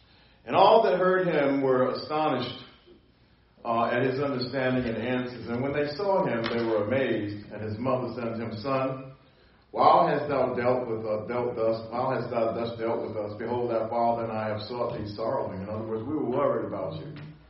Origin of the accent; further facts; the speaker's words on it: Philadelphia, Pennsylvania, United States; I remember when I was growing up in Philadelphia every night at 10:30, since if you weren't 17, you had to be off the street by 10:30.